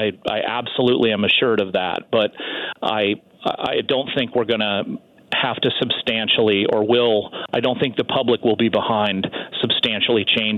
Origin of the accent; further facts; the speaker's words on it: Seattle, Washington, United States; because I'm from Seattle originally. I've lived here 28 years.